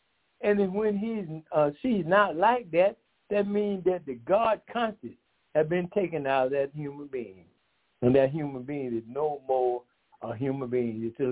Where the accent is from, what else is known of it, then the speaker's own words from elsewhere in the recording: Decatur, Georgia, United States; I am from Decatur, Georgia.